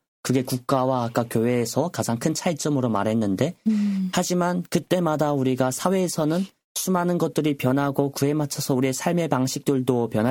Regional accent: North Korea; 저희 고향에 있는 조선 땅에도

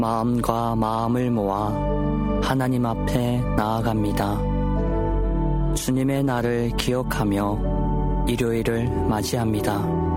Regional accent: North Korea; 그렇게 살아가고 있는 우리 북조선 고향 땅에 계시는

